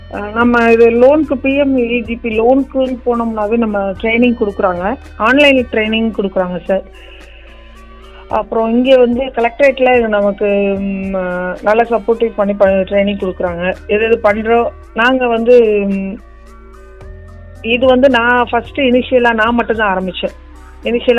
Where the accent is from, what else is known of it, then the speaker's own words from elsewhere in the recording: Melappalli, Tamil Nadu, India; born there; இங்க வில்லேஜ்ல மேலப்பள்ளி கிராமத்துல நான் பிறந்தேன் சார்.